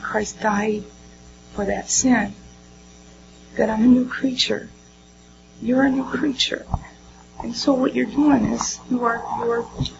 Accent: Indiana, United States; I grew up in Indiana, 75 miles away from Brian White, who died of AIDS.

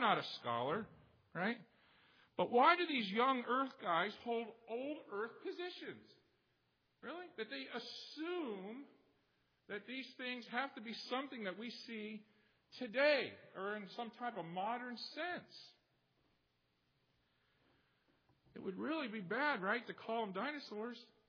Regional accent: Florida, United States; You realize I grew up in Florida chasing alligators around, right?

